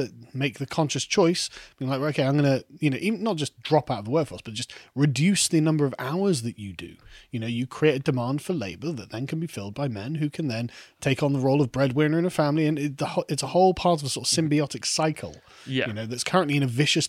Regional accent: England, United Kingdom; now in Wales; I'm English and I live in Wales, but I live close to the English coast, so every meal out or personal shopping will be a drive over the border for me.

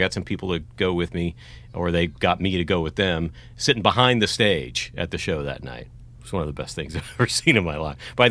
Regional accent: Texas, United States; now in Bay Area, United States; I was growing up in West Texas, and football was all anybody talked right. about.

